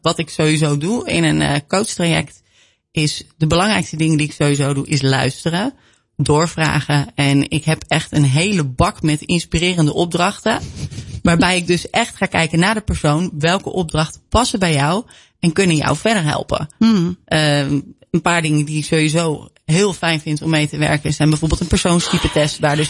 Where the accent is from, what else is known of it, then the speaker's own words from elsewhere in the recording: Amsterdam, North Holland, Netherlands; born there; also born or lived in Aalsmeerderbrug / Kudelstaart; Nou, ik ben officieel geboren in Amsterdam. Ik heb een hele tijd in Aalsmeerderbrug gewoond. Daarna verhuisde naar Kudelstaart.